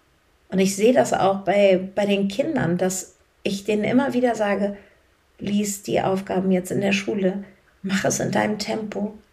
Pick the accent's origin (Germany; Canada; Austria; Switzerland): Germany; Northern Germany; weil wir Norddeutschen leben das ja jetzt nicht so. Und auch als halbe Schwedin